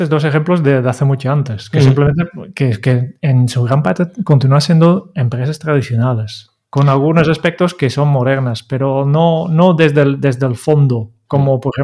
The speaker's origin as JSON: {"language": "Spanish", "country": "Netherlands", "said": "yo como holandés me siento orgulloso que Holanda es un poco el origen de dos de los grandes ejemplos de este tipo de organizaciones"}